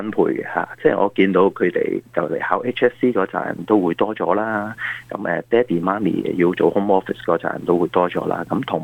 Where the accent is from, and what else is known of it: China